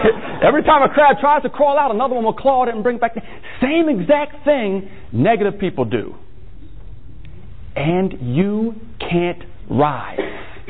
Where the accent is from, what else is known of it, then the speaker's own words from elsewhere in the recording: Maryland, United States; I'm from Maryland. We're known for what?